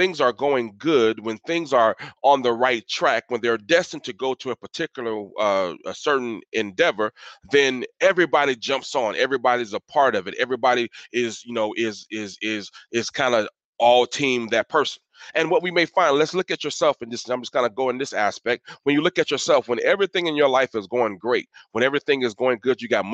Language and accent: English; Tampa, Florida, United States; I was born and raised in Tampa. I've seen the old Tampa Bay Buccaneers.